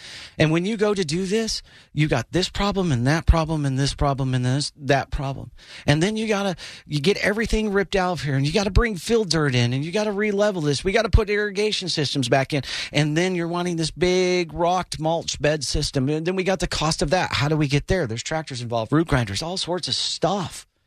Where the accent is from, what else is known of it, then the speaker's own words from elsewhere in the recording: Oviedo, Florida, United States; We're both from Oviedo.